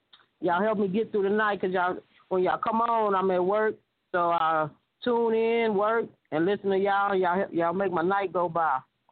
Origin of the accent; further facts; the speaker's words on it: Victoria, Texas, United States; I'm from Victoria, Texas.